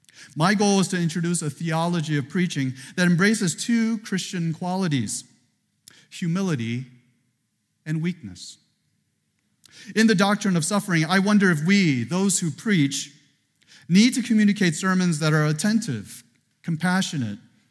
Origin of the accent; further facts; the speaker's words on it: Chicago, Illinois, United States; Born and raised here in Chicagoland. Did you know that only Chicagoland people say we're from Chicagoland?